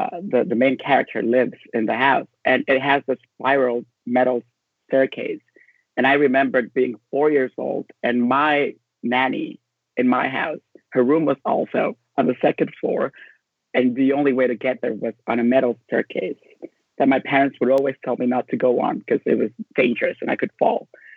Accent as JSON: {"language": "English", "country": "Honduras", "tie": "born or raised there", "said": "I was born and raised in Honduras, which you might have heard about."}